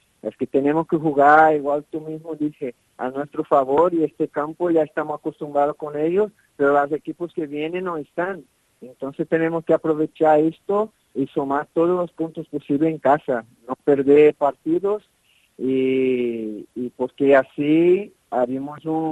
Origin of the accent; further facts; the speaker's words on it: Brazil; Spanish is a second language; A lo mejor en Brasil nosotros, yo como brasileño